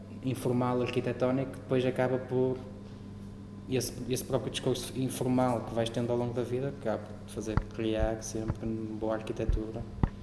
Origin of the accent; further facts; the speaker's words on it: Porto, Portugal; porque eu sou do Porto, pronto, e acho que é diferente